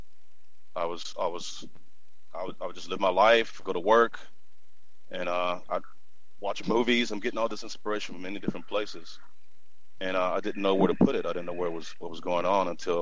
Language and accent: English; Louisville, Kentucky, United States; born there; accent: Ebonics; I was born in Louisville, Kentucky, not far from Muhammad Ali, actually. I was born in 1967, raised by my grandmother.